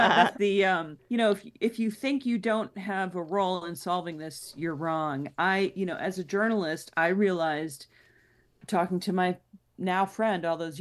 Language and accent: English; Illinois, United States; I should know because I'm from Illinois